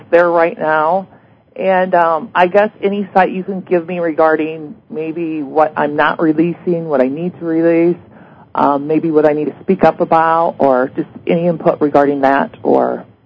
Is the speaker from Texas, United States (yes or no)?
no; Iowa, United States; I'm from Iowa.